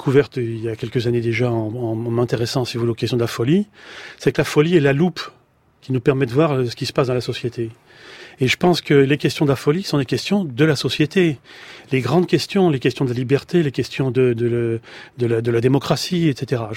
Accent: Le Havre, Normandy, France; la même chose chez moi au Havre

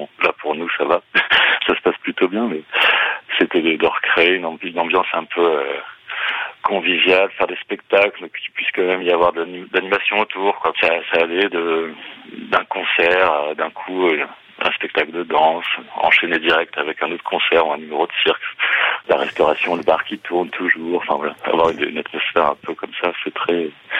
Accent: Centre-Val de Loire, France; Alors, dans l'Indre, parce que je suis de l'Indre, hein, déjà, ça a facilité le choix.

